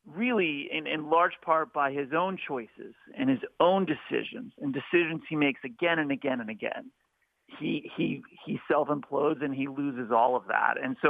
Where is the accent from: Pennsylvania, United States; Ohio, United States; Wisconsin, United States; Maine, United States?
Ohio, United States; Cincinnati; born there; Most of my family still lives in town there. And, you know, I was born in Cincinnati in the 1970s